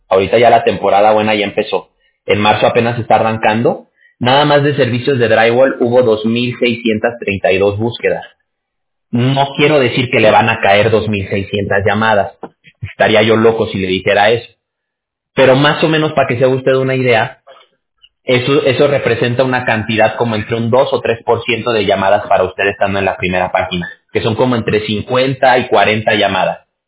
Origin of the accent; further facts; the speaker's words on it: Aguascalientes, Mexico; Yo soy de Aguascalientes, no sé si ubique por allá, por Aguascalientes. La Feria de San Marcos, todo eso. De allá yo soy. De por allá somos.